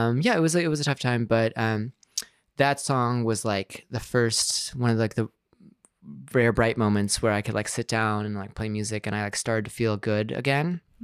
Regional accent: Chicago, Illinois, United States; And, you know, where I grew up in Chicago, you know, it's like

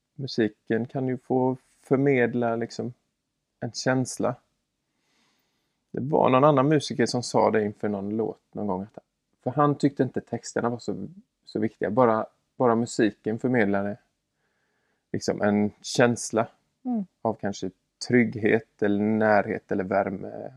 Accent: Skövde, Västra Götaland County, Sweden; born there; jag föddes ju här i Habo. Eller Skövde var det väl närmare bestämt. Men vi bodde här på Måsgatan. Och sen flyttade vi till det här gula fina huset som ligger nedanför Smyrnakyrkan. Där bodde jag mina 4 första år.

